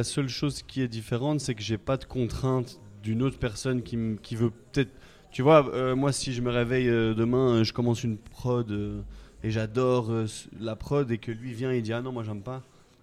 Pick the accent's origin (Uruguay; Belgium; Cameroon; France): Belgium; Brussels; Ouais, je viens de Bruxelles.